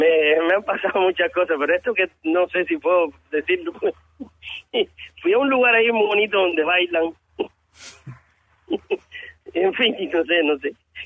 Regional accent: Cuba; porque, o sea, somos cubanos, en fin.

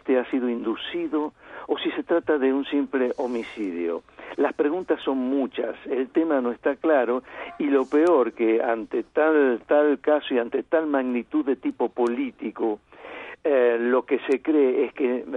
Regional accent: Argentina; Y como argentino, y con tantos casos que he visto con el paso de los años

